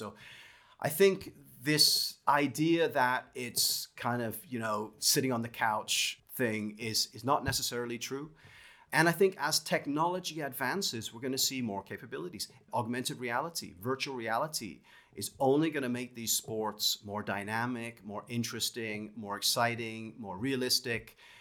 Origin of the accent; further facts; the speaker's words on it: Canada; I'm Canadian, so ice hockey is a big thing for me.